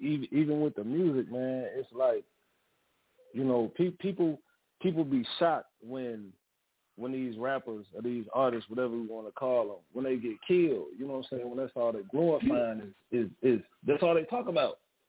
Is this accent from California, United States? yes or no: no; Oklahoma, United States; also born or lived in Joliet; I'm from Joliet, but I live in Oklahoma. I lived in Oklahoma majority of my life. I went to school in Oklahoma and everything.